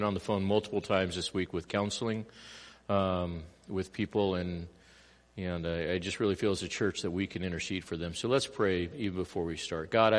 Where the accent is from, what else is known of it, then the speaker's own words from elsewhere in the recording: Los Angeles, California, United States; Growing up in East L.A., when you hear about a drive-by anything, you're usually ducking and covering.